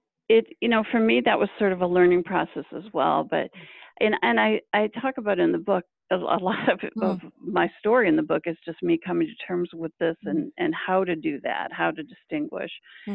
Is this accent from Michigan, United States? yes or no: yes; Michigan, United States; now in Massachusetts, United States; when I moved out here from Michigan in 1984, when I say out here I mean to Massachusetts and this area, and I moved in 84. I think by the time I was 12 and growing up in Michigan